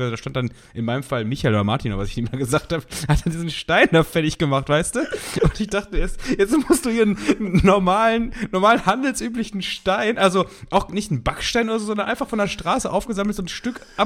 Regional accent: Turkey; also ich weiß doch als Türke dann noch besser

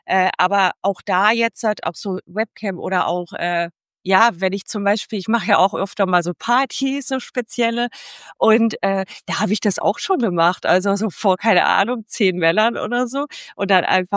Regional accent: Bavaria, Germany; Also ich komme jetzt aus Franken, aus Bayern

